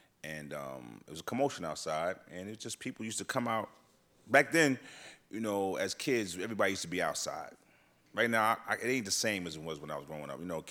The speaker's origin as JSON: {"language": "English", "town": "Brooklyn", "region": "New York", "country": "United States", "tie": "born or raised there", "said": "We grew up in Brownsville. We was raised in the projects, man. We went from one project to another project to another project."}